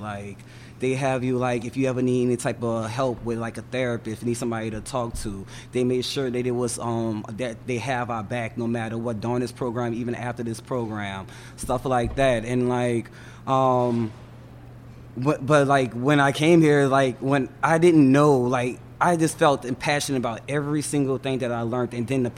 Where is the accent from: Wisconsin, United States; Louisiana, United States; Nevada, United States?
Louisiana, United States; New Orleans; Yes, I'm from New Orleans.